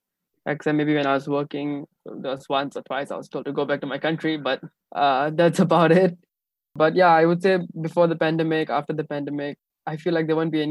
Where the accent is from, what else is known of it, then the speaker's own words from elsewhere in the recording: Singapore; And it's a bit sad, because just because I don't speak Singlish doesn't mean I'm not Singaporean.